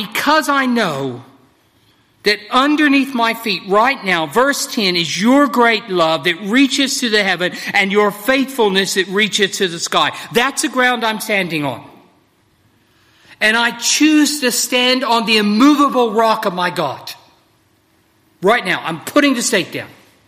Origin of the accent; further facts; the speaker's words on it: Texas, United States; I grew up in West Texas, which is sometimes called Tornado Alley, down in the southern band of states.